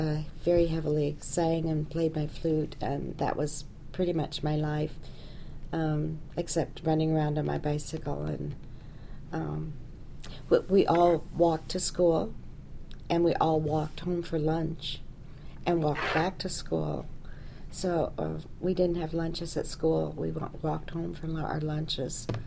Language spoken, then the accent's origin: English; Blair, Nebraska, United States; also born or lived in Traer, Iowa; Well, I was born in Traer, Iowa, but I was raised in Blair, Nebraska, just over the Missouri River.